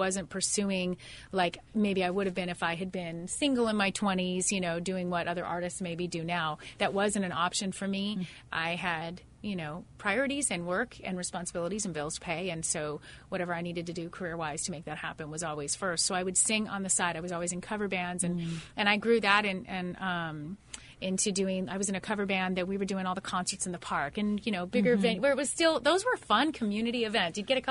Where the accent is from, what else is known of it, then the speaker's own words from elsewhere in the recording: California, United States; And I said, ma'am … I'm from California, and I'm here on my own accord.